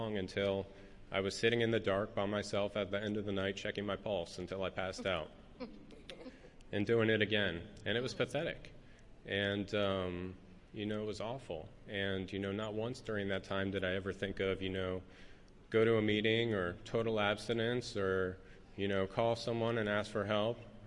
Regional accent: Washington, District of Columbia, United States; I grew up in Washington, D.C., in a family with addiction

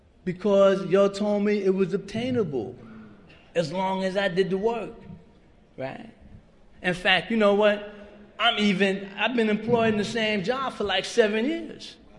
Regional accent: Manhattan, New York, United States; You know, again, I'm from Manhattan area, and we're working on our first convention.

